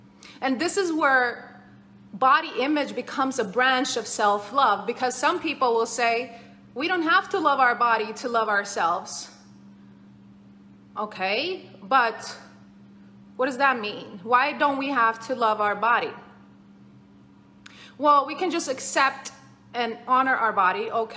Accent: Sweden; We would travel, because I grew up in Sweden. We would travel to Croatia and Bosnia every summer

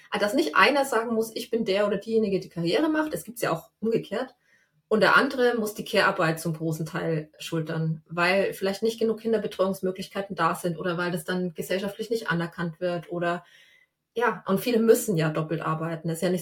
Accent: Bavaria, Germany; ich komme aus Bayern. Also ich

